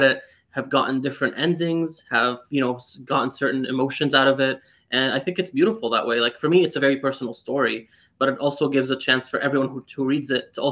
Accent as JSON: {"language": "English", "country": "Syria", "tie": "born or raised there", "moved": "as an adult", "said": "I was born and raised in Syria."}